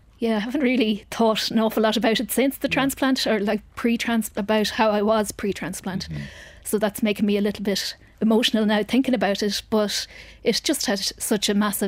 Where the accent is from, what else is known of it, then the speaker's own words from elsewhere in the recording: Connacht, Ireland; Because I'm from Mayo, so I could have been in Mayo or I could have been anywhere.